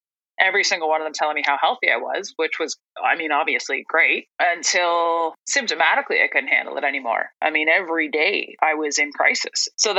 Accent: Kincardine, Ontario, Canada; I'm from Kincardine, Ontario. And it is, for those of you on the West Coast, let's say 3 hours west of Toronto, right on Lake Huron.

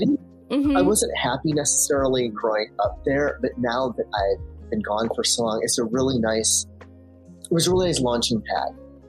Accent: Michigan, United States; now in Los Angeles, United States; I live in LA. I've been here for about 20 years. I grew up in Michigan on a dirt road outside a very small town that is so small it still doesn't have a traffic light to this day.

